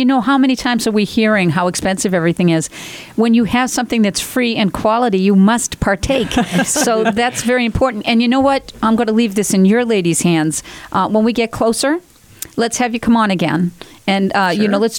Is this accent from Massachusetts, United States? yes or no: yes; Andover, Massachusetts, United States; I grew up in Andover